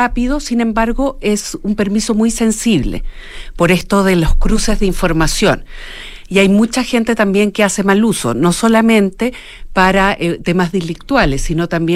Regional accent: Chile; yo siendo chilena

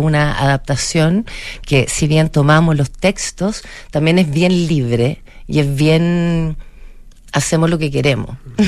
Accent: Chile; Nosotros somos mujeres chilenas que tienen cierta edad

